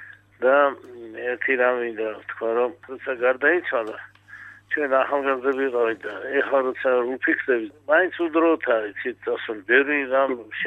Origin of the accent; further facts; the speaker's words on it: Borjomi, Samtskhe-Javakheti, Georgia; მე წარმოშობით ბორჯომიდან ვარ და მახსოვს ბორჯომში რო ჩამოდიოდა